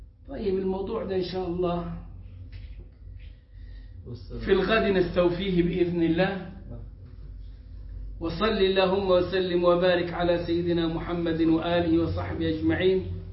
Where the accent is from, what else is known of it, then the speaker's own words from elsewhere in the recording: Egypt; وعندنا في مصر